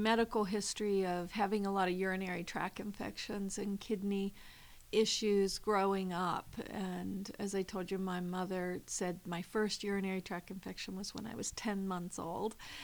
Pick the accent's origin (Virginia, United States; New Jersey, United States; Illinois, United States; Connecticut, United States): Virginia, United States; Covington; also born or lived in Alexandria; I was born in Alexandria, Virginia, so the city. But I spent most of my growing up in Covington, Virginia, with my grandmother and grandfather.